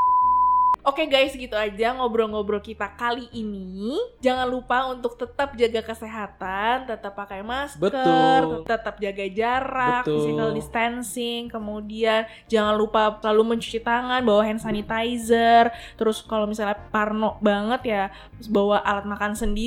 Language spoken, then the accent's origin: Indonesian; Java, Indonesia; Gue orang Jawa enggak bisa ngomong Jawa loh.